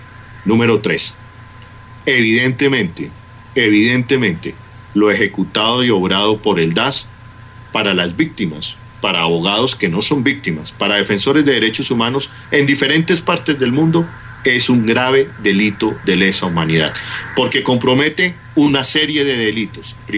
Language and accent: Spanish; Colombia; como colombiano que ha recorrido el mundo, que ha visto la situación de decenas de compatriotas en diferentes partes del mundo